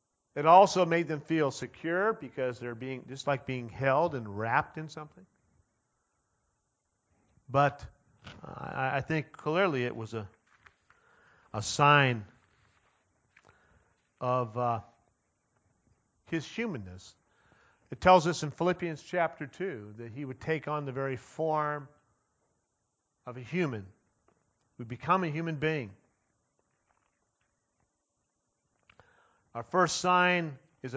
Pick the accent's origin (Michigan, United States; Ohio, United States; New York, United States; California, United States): California, United States; Ukiah; I grew up in Ukiah, and it was always big time. You know, go to the county fair.